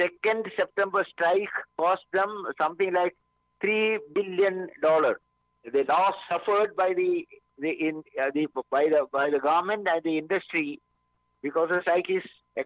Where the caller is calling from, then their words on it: Mumbai, Maharashtra, India; I am speaking from Mumbai. In Mumbai, the strike was in a different level.